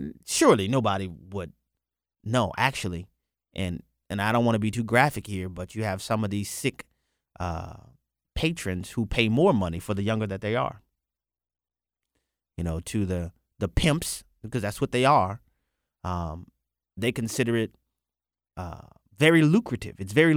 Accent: New Orleans, Louisiana, United States; Y'all know I'm from New Orleans. New Orleans has a very close connection with Haiti.

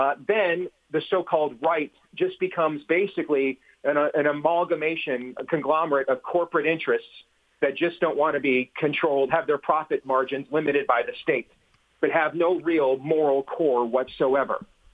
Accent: Iowa, United States; I could see a Democratic governor winning my home state of Iowa next year

